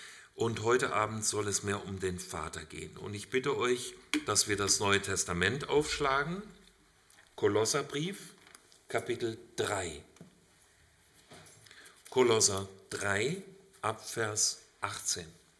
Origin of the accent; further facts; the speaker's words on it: Hesse, Germany; Ich komme aus Hessen, nicht aus Württemberg, und meine Frau aus Kärnten.